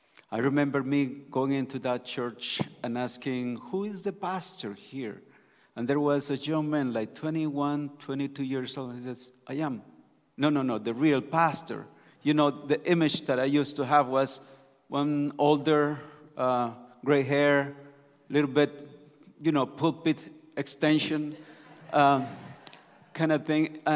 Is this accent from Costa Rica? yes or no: yes; Costa Rica; I am from Costa Rica.